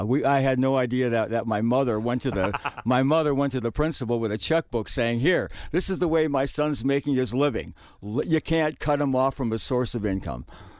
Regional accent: Whitewater, Wisconsin, United States; It all began, we grew up in Whitewater, Wisconsin, so we had the university there.

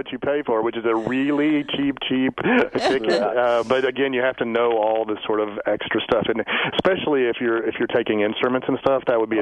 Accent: Texas, United States; Well, I'm from Texas, so we have a college that does gig 'em, so you got to...

